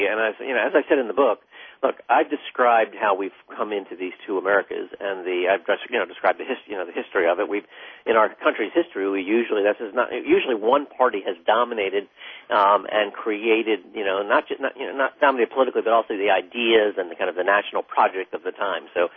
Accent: Connecticut, United States; He's from my home state of Connecticut.

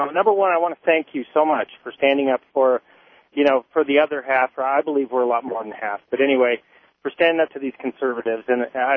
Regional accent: Midwest, United States; and I'm from the Midwest, and, I mean, it's all conservative back there.

